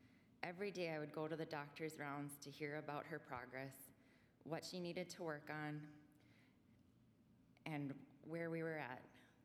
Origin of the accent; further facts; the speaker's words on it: Morris, Minnesota, United States; I grew up in Morris, and I was a member of First Lutheran Church